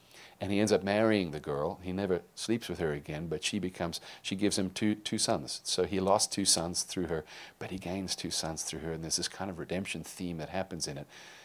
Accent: South Africa; I was raised in South Africa during the height of apartheid

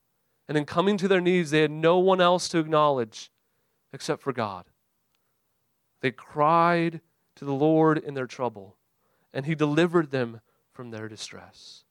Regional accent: Great Lakes, United States; I grew up on Lake Michigan. That's a lake, not a sea.

